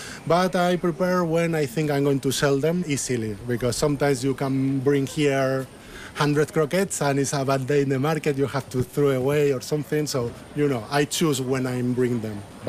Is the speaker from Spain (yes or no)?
yes; Spain